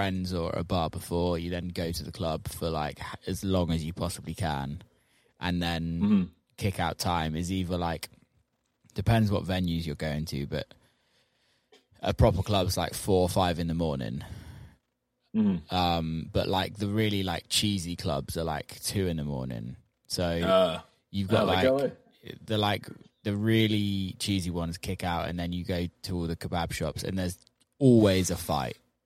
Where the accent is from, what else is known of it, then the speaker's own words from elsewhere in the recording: United Kingdom; being British